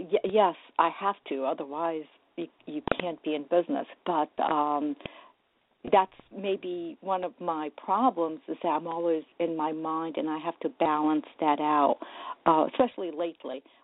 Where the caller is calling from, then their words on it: New Jersey, United States; I'm from New Jersey.